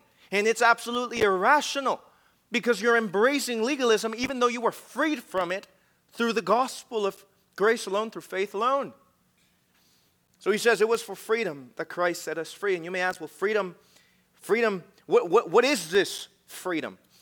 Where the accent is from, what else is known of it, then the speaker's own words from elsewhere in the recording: Mexico; For example, I am from Mexico